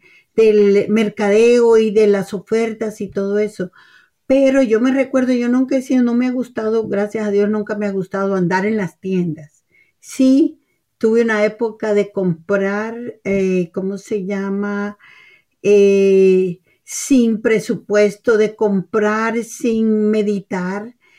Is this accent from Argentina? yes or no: no; El Salvador; now in United States; cuando llegué a los Estados Unidos, fue este día, el Día de Acción de Gracias, porque yo soy originaria de El Salvador